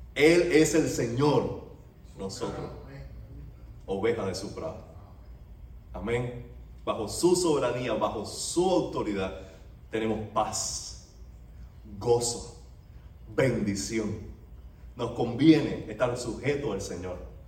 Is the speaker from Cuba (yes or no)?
yes; Cuba; Nosotros como cubanos hacemos cualquier cosa.